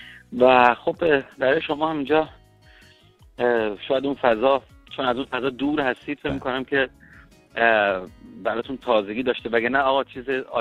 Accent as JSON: {"language": "Persian", "region": "Isfahan", "country": "Iran", "tie": "born or raised there", "lives_now": "Tehran, Iran", "said": "خودم بزرگ شده اصفهانم و ساکن تهران"}